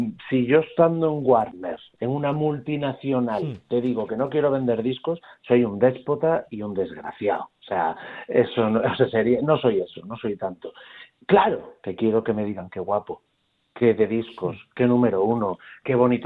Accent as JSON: {"language": "Spanish", "region": "Galicia", "country": "Spain", "lives_now": "Madrid, Spain", "said": "He de volver a Galicia cuando sea, porque soy exactamente eso, ¿no? A mucha honra. Yo soy de aldea a mucha honra."}